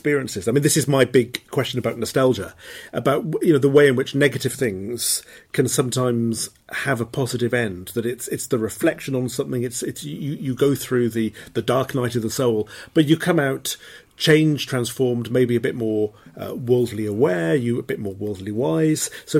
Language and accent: English; Wales, United Kingdom; I'm from Wales originally